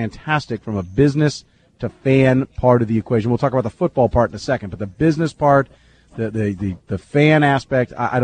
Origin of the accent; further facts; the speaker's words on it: the South, United States; You know, I'm from the South. Yeah. It's hot down there.